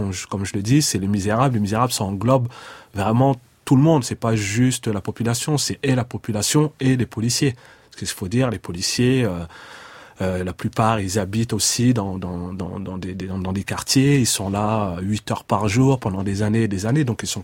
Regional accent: Montfermeil, Île-de-France, France; also born or lived in Paris; moi j'ai grandi à Montfermeil, je suis né à Paris mais j'ai grandi à Montfermeil.

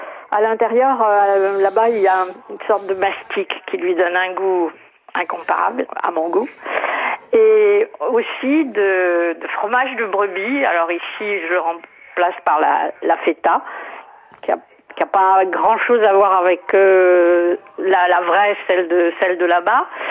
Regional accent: Istanbul, Turkey; Voilà, j'ai grandi à Istanbul.

